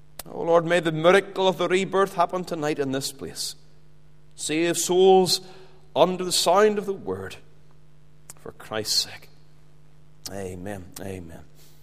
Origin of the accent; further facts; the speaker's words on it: Ballymena, Northern Ireland, United Kingdom; Remember, as a young boy, I grew up in the Baptist church in Ballymena.